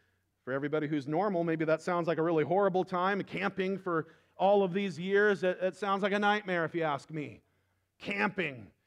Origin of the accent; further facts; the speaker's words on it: United States; typically I don't have to tell anybody that I'm American. They just know.